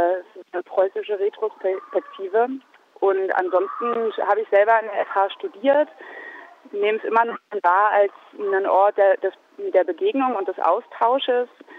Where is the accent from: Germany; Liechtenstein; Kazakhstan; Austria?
Germany; Potsdam, Brandenburg; Ja, also ich bin tatsächlich hier auch in Potsdam groß geworden